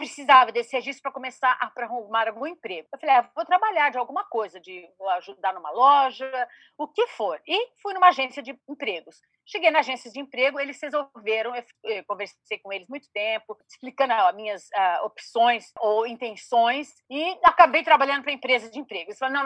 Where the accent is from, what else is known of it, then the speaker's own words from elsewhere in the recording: São José do Rio Preto, São Paulo, Brazil; Eu sou de São José do Rio Preto, do estado de São Paulo, então muito diferente.